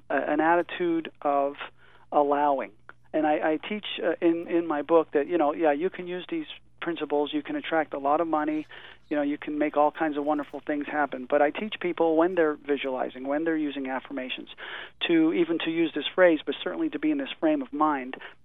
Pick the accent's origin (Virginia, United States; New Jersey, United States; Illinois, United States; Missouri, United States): New Jersey, United States; moved away as an adult; now in California, United States; well, I came out here from New Jersey in 1978. And shortly after coming to California as a very young man